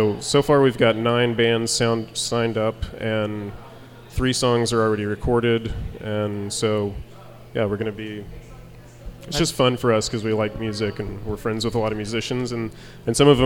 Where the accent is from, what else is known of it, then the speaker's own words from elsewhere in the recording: Texas, United States; So I grew up in Texas and had none of that.